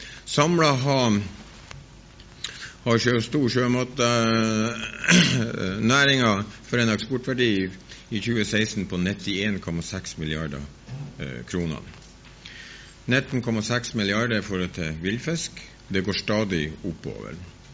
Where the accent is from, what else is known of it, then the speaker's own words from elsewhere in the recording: Bodø, Nordland, Norway; Som hun var inne på, så kommer jeg fra Bodø, en kystfisker, typisk kystfisker.